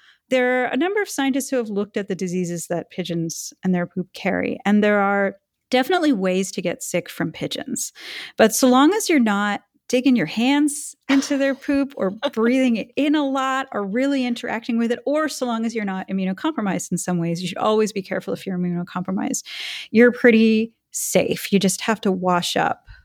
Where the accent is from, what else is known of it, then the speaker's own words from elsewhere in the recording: Canada; I'm Canadian.